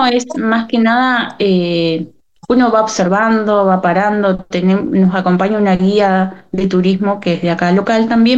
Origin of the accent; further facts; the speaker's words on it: Trelew, Chubut, Argentina; now in Camarones, Argentina; Sí, hoy me encuentro en Camarones. Bueno, yo vivo acá hace 11 años. Y, así que soy de Trelew. Así que estoy acá hace ya bastante tiempo.